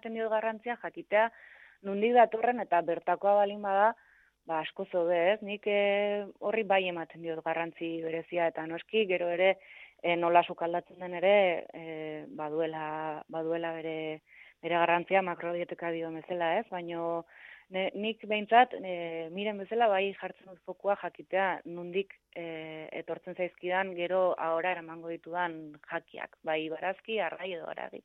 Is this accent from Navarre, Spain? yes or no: no; San Sebastián, Basque Country, Spain; born there; ni Donostiko parte zarrean jaio naiz, ikusi dut arraia nola sartzen den portuan